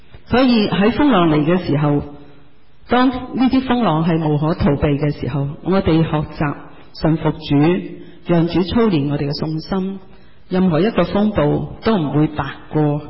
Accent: Hong Kong; 我哋香港人会唔会咧？

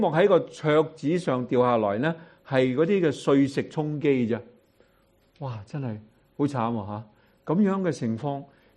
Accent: China; 我哋中国人话朱门酒肉臭，就路有冻死骨，系咪？

